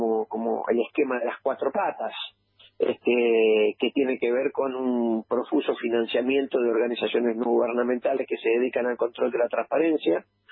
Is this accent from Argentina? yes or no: yes; Argentina; nosotros aprendamos a pensar en términos nacionales como argentinos qué es lo que nos conviene a nosotros como argentinos